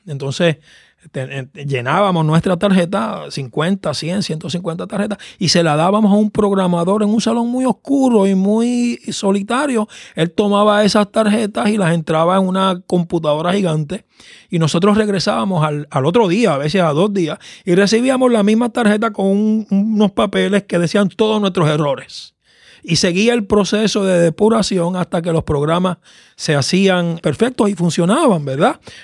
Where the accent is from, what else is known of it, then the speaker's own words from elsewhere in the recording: Caguas, Puerto Rico; yo soy del país de Caguas, un valle al centro de la isla, donde me crié y conocí el Evangelio. Así que soy de allá, del pueblo que junta campo y pueblo.